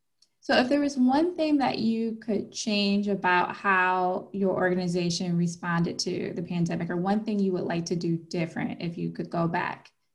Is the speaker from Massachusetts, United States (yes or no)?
no; Cleveland, Ohio, United States; now in Cincinnati, United States; I'm from Cleveland originally.